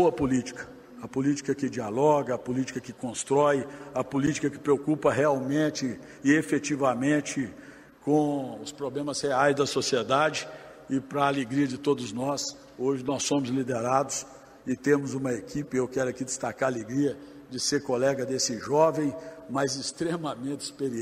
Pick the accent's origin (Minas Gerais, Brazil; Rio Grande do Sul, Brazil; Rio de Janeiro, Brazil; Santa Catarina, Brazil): Minas Gerais, Brazil; E aqui, como mineiro